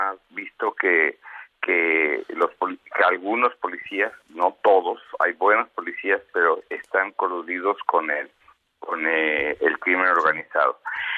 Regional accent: Mexico; uno de los que más respetamos como mexicanos

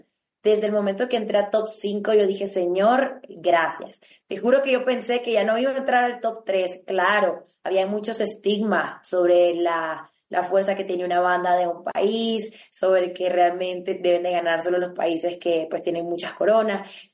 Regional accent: Nicaragua; Toda la gente realmente en mi país, en nuestro país, salió a las calles

